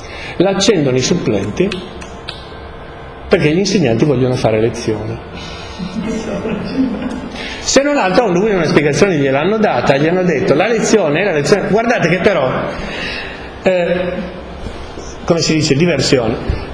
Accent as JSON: {"language": "Italian", "town": "Turin", "region": "Piedmont", "country": "Italy", "said": "io sono di Torino"}